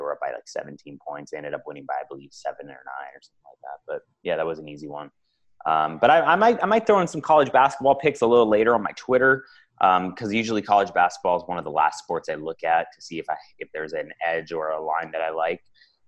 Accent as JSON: {"language": "English", "town": "Los Angeles", "region": "California", "country": "United States", "tie": "born or raised there", "said": "It has been since I was a little kid, which is weird because I grew up in Los Angeles."}